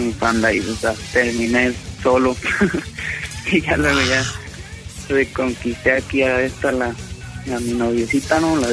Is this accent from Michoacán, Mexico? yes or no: yes; Michoacán, Mexico; No, yo soy de Michoacán